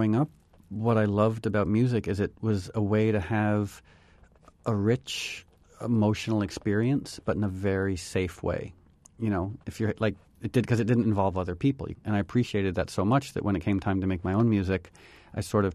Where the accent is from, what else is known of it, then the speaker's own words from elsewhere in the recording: Darien, Connecticut, United States; First of all, I grew up dirt poor in Darien, Connecticut. My mom and I were on welfare and food stamps till I was 18